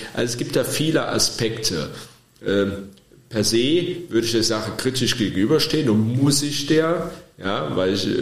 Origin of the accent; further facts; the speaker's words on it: Trier, Rhineland-Palatinate, Germany; Das hatte in meiner Heimatstadt Trier eine ähnliche Bedeutung gehabt.